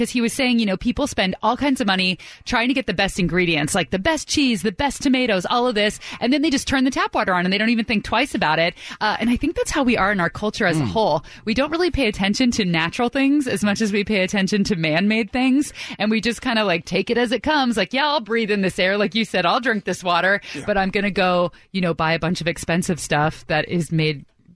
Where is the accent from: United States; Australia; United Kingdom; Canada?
United States; California; like you're from Chicago, I'm from the Bay Area, Aaron's from New Jersey, there are things that you miss.